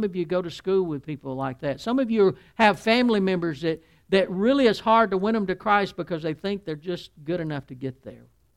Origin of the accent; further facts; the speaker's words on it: Alabama, United States; I'm from Alabama. We treat everybody right in Alabama.